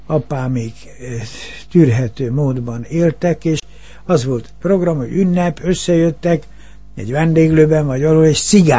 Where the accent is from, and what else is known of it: Budapest, Hungary; born or raised there